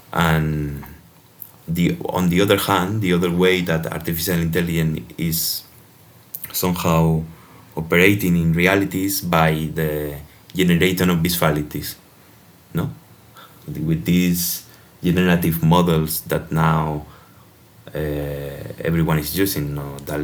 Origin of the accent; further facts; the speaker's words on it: Spain; English is a second language; now in Linz, Austria; In Spain, I'm from Spain, by the way, and then I did a exchange program here in Austria, in Linz, in Interface Cultures, and now I'm there.